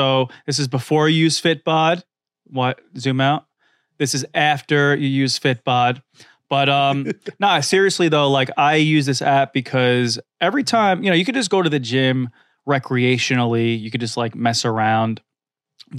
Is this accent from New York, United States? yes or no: yes; Staten Island, New York, United States; And like, I grew up in Staten Island. I had a pool my whole life.